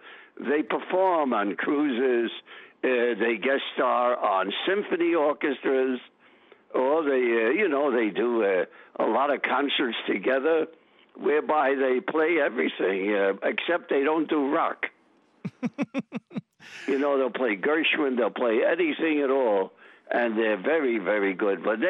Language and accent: English; New York City, New York, United States; born there; Though I was born in Brooklyn, it happened by circumstances.